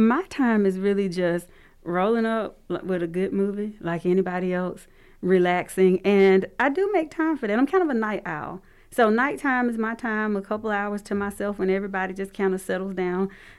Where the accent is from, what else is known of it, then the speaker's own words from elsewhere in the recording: Columbus, Georgia, United States; I was raised in South Columbus, went to Winterfield, went to Eddy Middle School, went to Baker High School, graduated in the last class from Baker High School.